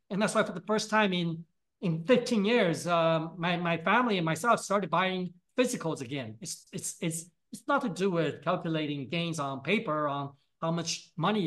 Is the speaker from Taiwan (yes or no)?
yes; Taiwan; I'm Chinese. I was born in Taiwan. Yes, I'm Taiwanese.